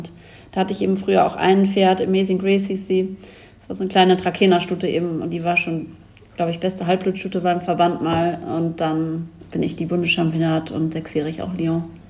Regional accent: Schleswig-Holstein, Germany; ich bin ja in der Nähe von Flensburg groß geworden

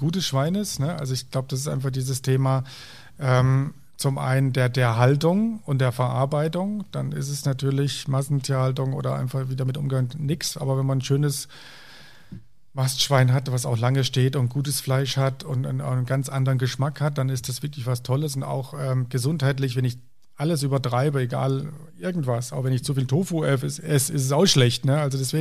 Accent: Hesse, Germany; mein Papa wurde gefragt, wo ihr herkommt, da hieß ja, wir kommen aus Fulda. Und dann noch so 30 Kilometer Richtung Moskau oder Richtung Osten, ne? Also da hast du bloß nicht gesagt Rhön, oder ich habe Abitur gemacht in Fulda dann.

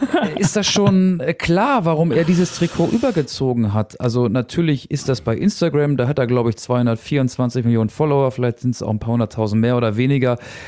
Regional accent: Stade, Lower Saxony, Germany; born there; Also ich bin geboren in Stade an der Elbe, Landkreis Stade.

